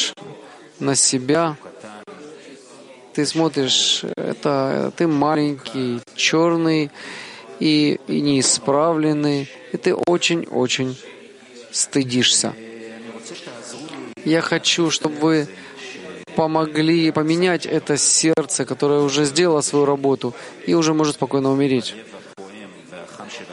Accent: Petah Tikva, Central District, Israel; я из Петахтиквы.

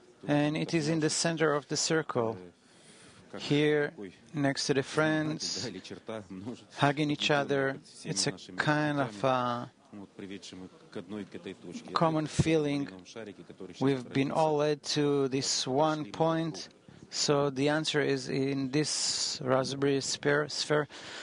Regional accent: Saint Petersburg, Russia; English is a second language; I'm from St. Petersburg. It all started from me being a bad boy

